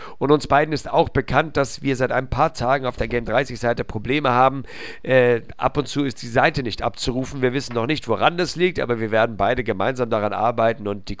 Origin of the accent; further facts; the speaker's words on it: Hamburg, Germany; als Hamburger sei mir dieses erlaubt.